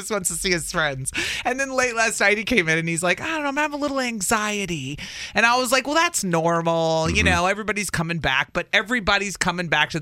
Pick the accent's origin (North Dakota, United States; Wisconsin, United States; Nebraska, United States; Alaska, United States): Wisconsin, United States; Wausau; She's from Green Bay. I'm from the Wausau area.